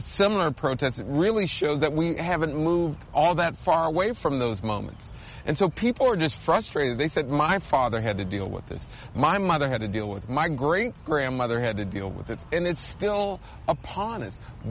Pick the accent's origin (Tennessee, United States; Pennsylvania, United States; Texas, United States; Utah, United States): Pennsylvania, United States; Wilkinsburg; I grew up in Wilkinsburg, Pennsylvania, a small black municipality.